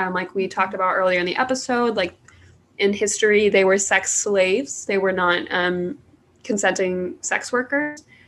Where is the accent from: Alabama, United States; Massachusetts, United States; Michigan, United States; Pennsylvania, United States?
Alabama, United States; I am from Alabama. And I was the only brown girl at my high school.